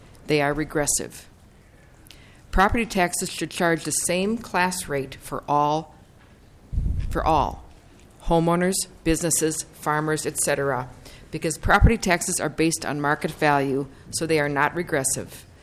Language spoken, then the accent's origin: English; Brooklyn Center, Minnesota, United States; I'm from Brooklyn Center, and I'm a council member in Brooklyn Center.